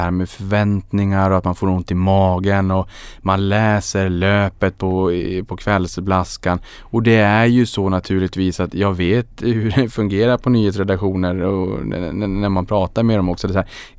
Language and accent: Swedish; Boden, Norrbotten County, Sweden; Och i Boden där jag kommer ifrån, då lämnade man och gick från hus och hem.